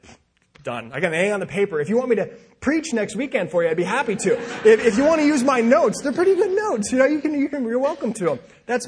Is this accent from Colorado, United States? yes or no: yes; Colorado, United States; Growing up in Colorado, I love the ocean. There's not a lot of ocean around in Colorado, so I began looking west.